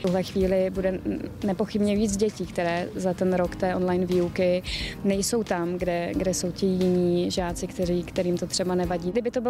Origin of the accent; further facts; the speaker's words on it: South Moravian Region, Czechia; Já jsem z Jižní Moravy a my pro tady ty jadrné výrazy nechodíme úplně daleko.